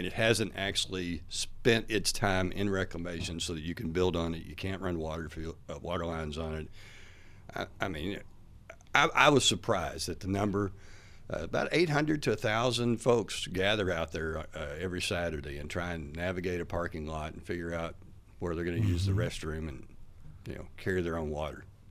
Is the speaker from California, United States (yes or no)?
no; Hartford, Kentucky, United States; I mean, for example, this might not make sense for my hometown of Hartford, Kentucky.